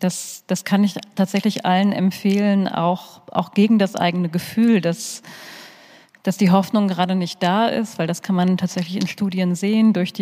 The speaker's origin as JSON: {"language": "German", "region": "North Rhine-Westphalia", "country": "Germany", "tie": "born or raised there", "said": "Vielleicht sollte ich mal wieder ins Sauerland fahren und mich mit ihm treffen."}